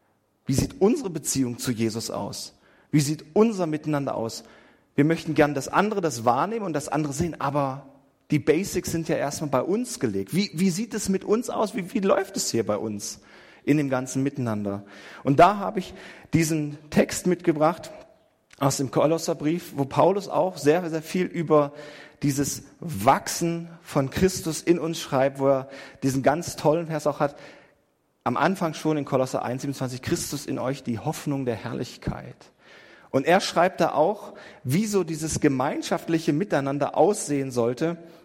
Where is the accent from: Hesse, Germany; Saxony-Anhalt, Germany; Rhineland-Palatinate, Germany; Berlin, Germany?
Saxony-Anhalt, Germany; Ummendorf; Ich komme gebürtig aus einer Landeskirche und wie man hört, ich bin nicht Schwabe. Ich komme aus Magdeburg oder besser gesagt aus Ummendorf bei Magdeburg.